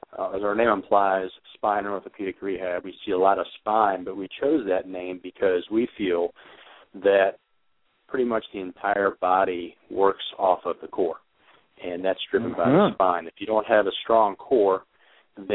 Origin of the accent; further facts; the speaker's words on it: St. Louis, Missouri, United States; Okay, well, originally I'm from St. Louis, Missouri.